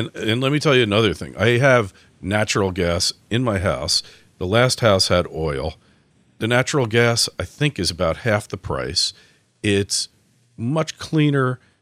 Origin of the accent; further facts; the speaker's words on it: New Jersey, United States; I grew up in Jersey, on the New Jersey Turnpike, and there was an elevated section where you could see the entire New York City skyline